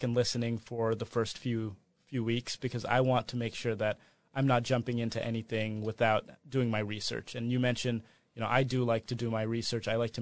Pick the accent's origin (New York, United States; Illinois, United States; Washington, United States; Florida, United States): Washington, United States; Redmond; I bring up Redmond because that's the community and that's the town that I grew up in. Born and raised in Redmond, Washington, the 48th Legislative District